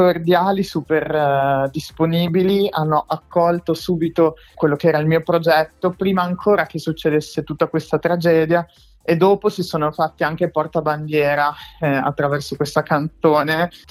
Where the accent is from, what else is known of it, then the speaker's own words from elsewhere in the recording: Emilia-Romagna, Italy; abbiamo voluto portare la Romagna al centro, quindi un tributo verso la mia terra